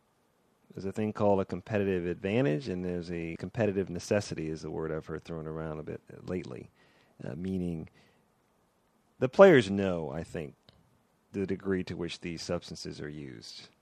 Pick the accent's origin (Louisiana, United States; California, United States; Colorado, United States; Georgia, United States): California, United States; Los Angeles; Well, I grew up in Los Angeles, not such a nice part of Los Angeles, so I had a little bit of an aptitude for science.